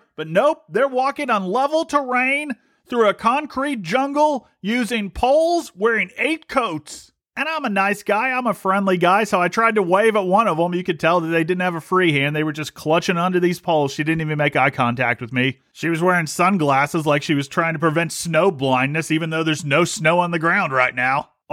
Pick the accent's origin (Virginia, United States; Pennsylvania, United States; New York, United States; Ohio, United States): Ohio, United States; Well, let's see. I grew up in Ohio. I've lived poor part of my life.